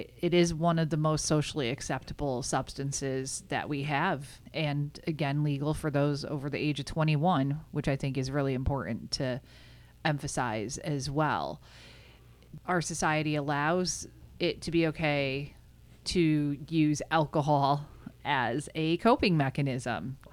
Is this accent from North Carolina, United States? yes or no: no; Endicott, New York, United States; I remember I'm from Endicott, New York, and there was a craft store next to the local bar